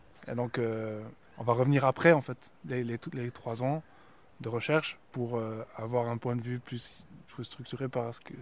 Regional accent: Switzerland; je suis suisse et je travaille en République tchèque

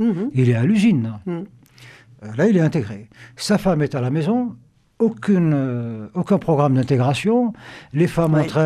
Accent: Algeria; Moi, je suis algérien, je suis né en Algérie, j'ai toujours vécu en Algérie.

